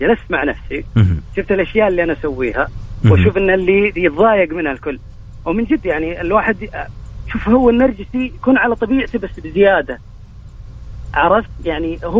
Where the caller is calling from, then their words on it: Saudi Arabia; اكلم من السعوديه